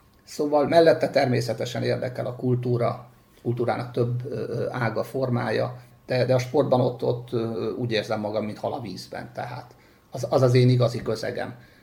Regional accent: Debrecen, Hajdú-Bihar, Hungary; Mindez Debrecenben, és 1977. januárjában találtunk egymással judóval

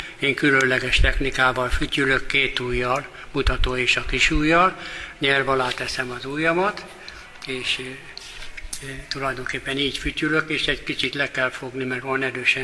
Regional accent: Csepel, Budapest, Hungary; tudták, hogy Csepeli vagyok

